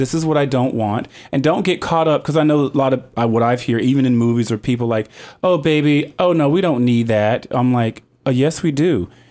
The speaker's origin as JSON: {"language": "English", "region": "North Carolina", "country": "United States", "tie": "born or raised there", "said": "I didn't really have anyone as a gay male growing up in North Carolina to talk to about these things."}